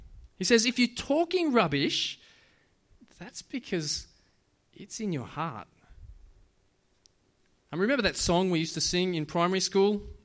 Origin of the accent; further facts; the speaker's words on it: Australia; And as an Aussie, I get it.